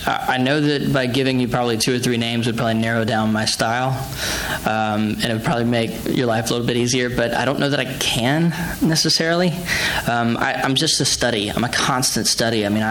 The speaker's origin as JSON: {"language": "English", "region": "Louisiana", "country": "United States", "tie": "born or raised there", "said": "I grew up in Louisiana, so, you know, Cajun music, folk-based music has always had my heart"}